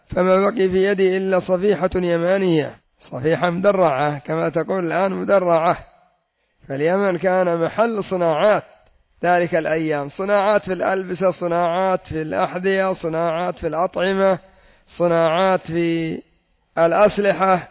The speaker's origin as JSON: {"language": "Arabic", "town": "Az-Za'akira", "country": "Yemen", "tie": "born or raised there", "said": "وإلا قريتنا التي هي الزعاكرة كانت تحيط بها سبع غيول،"}